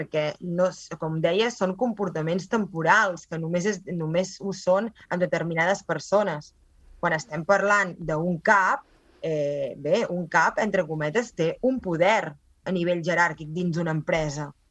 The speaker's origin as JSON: {"language": "Catalan", "region": "Catalonia", "country": "Spain", "said": "perquè jo sóc catalana."}